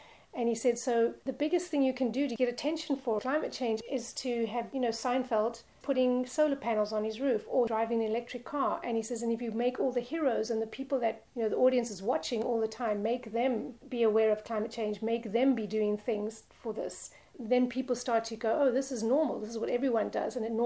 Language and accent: English; South Africa; This was amazing to me because I'm from South Africa.